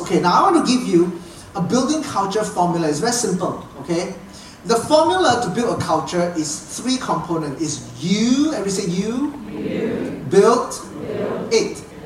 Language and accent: English; Malaysia; I am from a different culture, right? I come from Malaysia